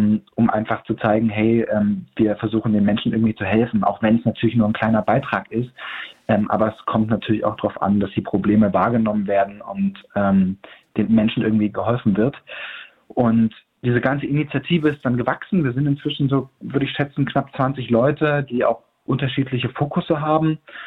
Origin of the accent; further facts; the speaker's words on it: Weißenfels, Saxony-Anhalt, Germany; dass in Weißenfels, meiner Heimatstadt, einfach sehr wenig für Jugendliche los ist.